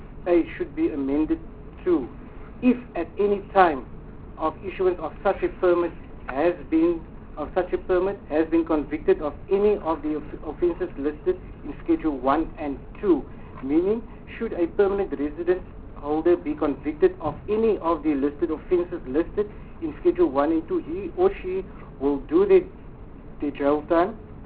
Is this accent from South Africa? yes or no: yes; South Africa; This is a reality that each of us as South African citizens face year in and year out.